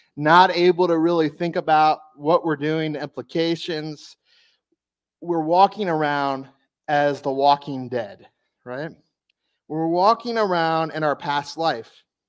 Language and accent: English; Louisiana, United States; Think my home state of Louisiana. I mean, most of it's supposed to be underwater.